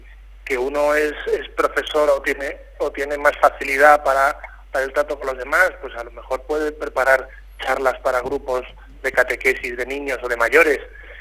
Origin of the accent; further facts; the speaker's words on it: Marbella, Andalusia, Spain; now in Cáceres, Spain; yo soy de Marbella y vivo en Cáceres.